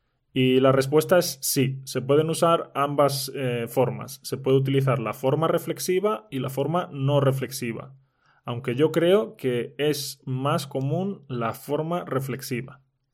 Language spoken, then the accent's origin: Spanish; Spain; first language Spanish; ya sabéis que soy nativo de España